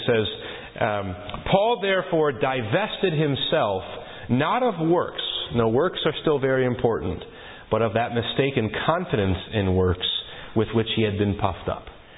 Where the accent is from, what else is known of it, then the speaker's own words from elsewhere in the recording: West Virginia, United States; we got a professional hockey team, minor league, but a professional hockey league team in our hometown in Little West Virginia.